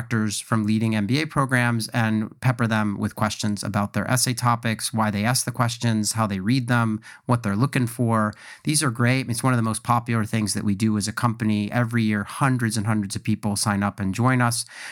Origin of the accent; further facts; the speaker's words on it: Philadelphia, Pennsylvania, United States; So, I mean, I grew up in Philadelphia and I knew about the University of Pennsylvania and had been on the campus a number of times.